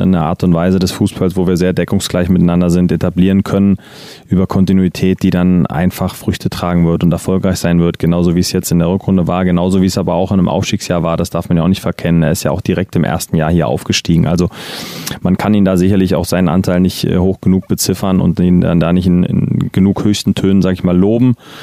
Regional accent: Neukirchen, Hesse, Germany; Nordhessen. Okay, okay. Aber wir, da wo ich wohne, okay. in Neukirchen, wo ich groß geworden bin, Schrecksbach, das ist so der südlichste Zipfel von Nordhessen.

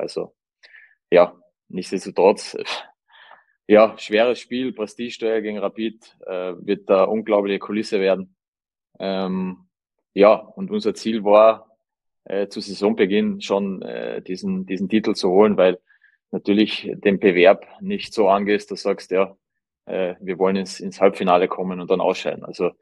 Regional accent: Carinthia, Austria; das Finale war für mich natürlich als Kärntner

